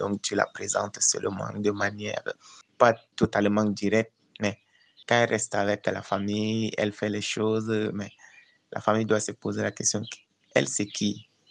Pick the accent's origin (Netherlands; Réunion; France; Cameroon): Cameroon; Grand Nord; depuis le Cameroun. Moi, je suis du Grand Nord.